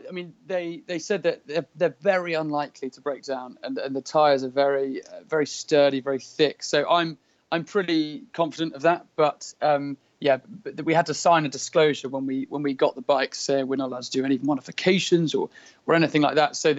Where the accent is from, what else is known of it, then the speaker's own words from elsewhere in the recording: London, United Kingdom; I am from London, and I'm currently in the north of Scotland